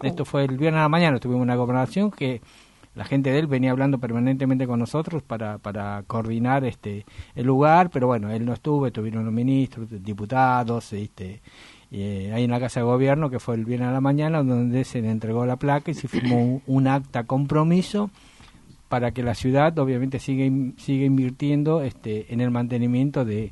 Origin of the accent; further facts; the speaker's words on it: Tucumán, Argentina; Dirán, si yo soy de Tucumán, ¿qué es? Es la primera vez que recorro mi provincia de esta manera